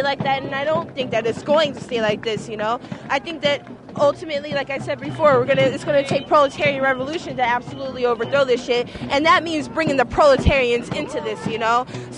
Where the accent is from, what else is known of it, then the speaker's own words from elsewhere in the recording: Texas, United States; now in New York, United States; Yeah, I'm actually living in New York right now, but I'm from Texas